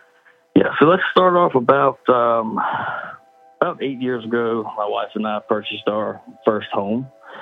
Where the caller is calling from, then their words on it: Virginia, United States; Hey, Braden … from Virginia.